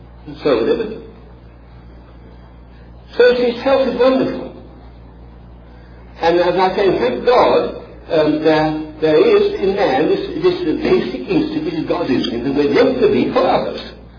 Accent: England, United Kingdom; I'm English.

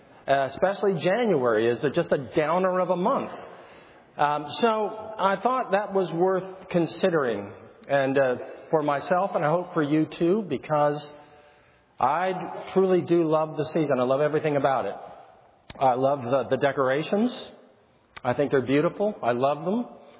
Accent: California, United States; But I'm a Californian.

